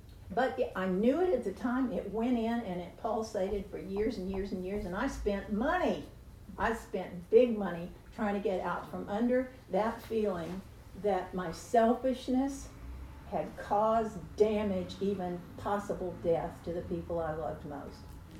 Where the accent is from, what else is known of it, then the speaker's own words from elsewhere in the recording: Texas, United States; she hated my guts because I was from Texas